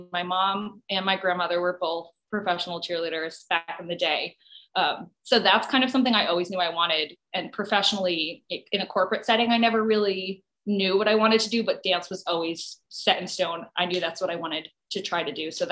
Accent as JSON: {"language": "English", "region": "New Jersey", "country": "United States", "tie": "born or raised there", "moved": "as an adult", "said": "I grew up in New Jersey. You know, my friends live in Philly. I went to Penn State. I worked in Boston. So I've really done the Northeast"}